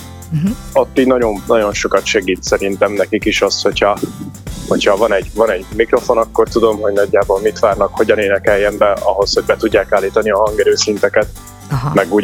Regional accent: Hungary; Azt viszont igen, hogy magyarként olyan jó szöveget írjak

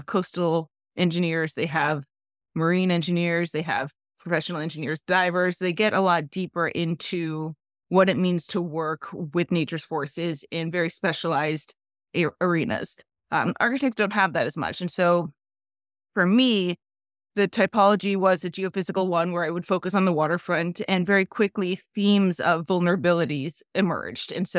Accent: Anchorage, Alaska, United States; now in New York, United States; Yes, I grew up in Anchorage, Alaska, and I probably took for granted then, but reflecting now and living in, you know, New York metro area, concrete jungle

